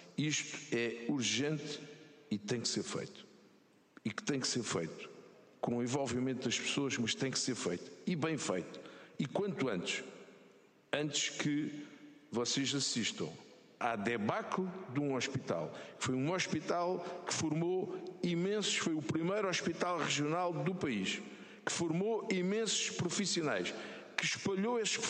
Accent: Porto, Norte, Portugal; now in Setúbal, Portugal; Eu não sou de Setúbal, eu sou do Porto, mas é a minha terra de adoção, é aquela onde eu vivo, onde eu vi nascer e morrer os meus familiares, alguns, a grande maioria estão no Porto

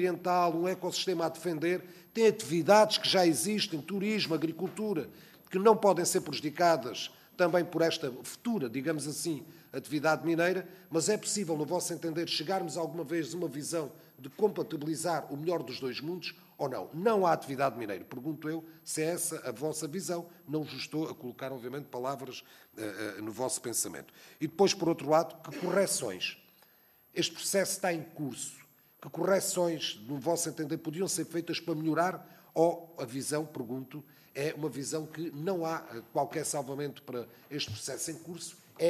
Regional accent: Alentejo, Portugal; porque sou alentejano, percebo bem o que é a visão de natureza, a visão de preservação

